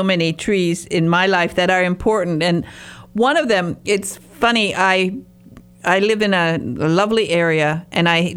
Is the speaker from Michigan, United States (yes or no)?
yes; Michigan, United States; I ran wild my entire childhood through the forest. I am from Michigan's northern peninsula, the Upper Peninsula, and I was, that's it. That was my life.